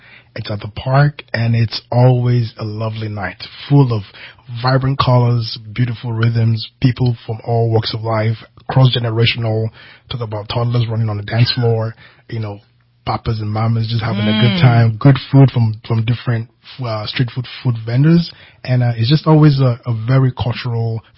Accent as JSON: {"language": "English", "country": "Nigeria", "tie": "born or raised there", "moved": "yes", "lives_now": "Redding, United States", "said": "I'm a Nigerian international living in America, living in Redding, California. I've been here for cumulatively 7 years now."}